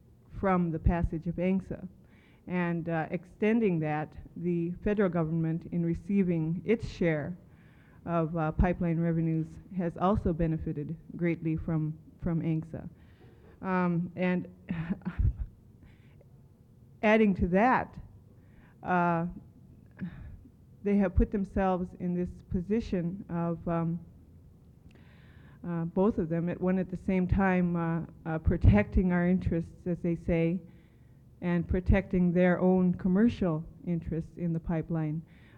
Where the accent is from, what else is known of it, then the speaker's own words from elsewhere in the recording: Unalakleet, Alaska, United States; we are from Unalakleet. I'm Inupiaq